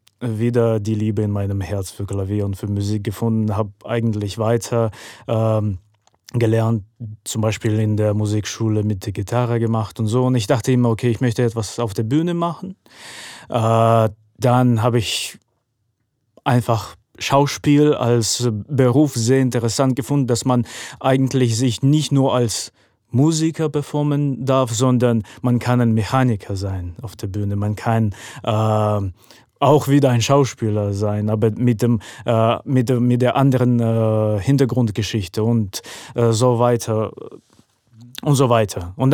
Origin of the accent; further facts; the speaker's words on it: Dnipro, Dnipropetrovsk Oblast, Ukraine; German is a second language; Also mit 15 Jahren alt habe ich mit der Schauspielausbildung angefangen in der Ukraine, in meiner Heimatstadt in Dnipro.